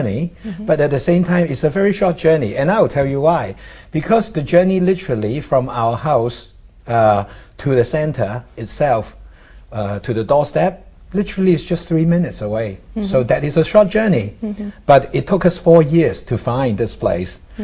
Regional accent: Hong Kong; we're from Hong Kong. So, of course, a lot of things were operating in Cantonese.

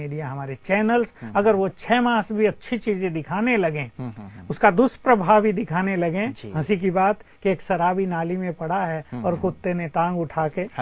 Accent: Uttar Pradesh, India; हम सोचते हैं हम तो यूपी से हैं, वहां की लठमार भाषा और इनकी मधुर भाषा में कितना अंतर है

